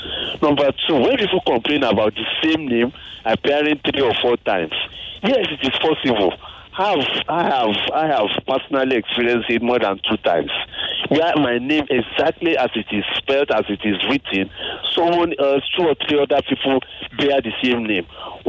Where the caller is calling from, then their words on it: Ikeja, Lagos, Nigeria; I'm calling from Ikeja.